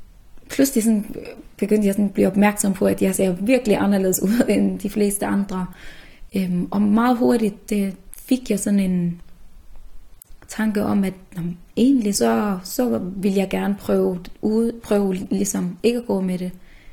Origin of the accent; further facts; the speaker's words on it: Odense, Region of Southern Denmark, Denmark; og jeg er 26 år. Jeg er født og opvokset i Danmark, i Odense, hvor jeg har boet i 20 år af mit liv. Mine forældre kommer fra Mellemøsten, de er begge født i Libanon